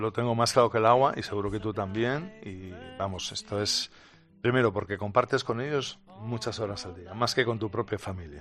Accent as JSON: {"language": "Spanish", "town": "Bilbao", "region": "Basque Country", "country": "Spain", "said": "a buen sitio ni para, soy de Bilbao."}